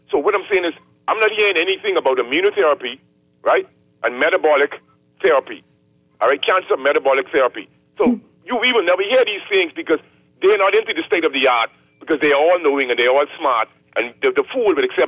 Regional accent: Nassau, New Providence, Bahamas; as a child, I grew up in Nassau

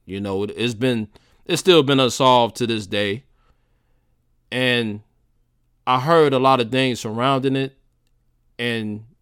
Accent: New York, United States; And believe me, I'm from New York, man. So nobody knows this more than me.

